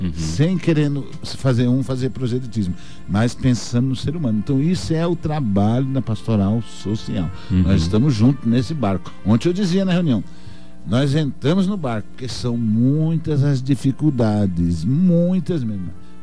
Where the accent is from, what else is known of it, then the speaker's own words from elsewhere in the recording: Mato Grosso do Sul, Brazil; now in Dourados, Brazil; Como eu cheguei em Dourados, não foi tão longe, vim de Campo Grande para cá, foi muito bem acolhido.